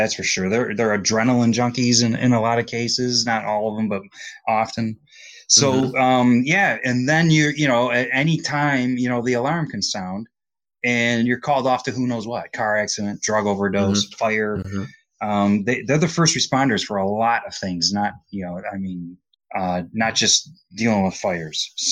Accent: Detroit, Michigan, United States; I'm from Detroit and my grandfather was a Detroit firefighter.

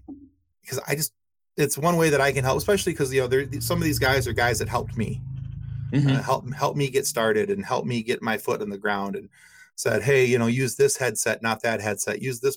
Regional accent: Michigan, United States; hey, I'm a guy from Michigan

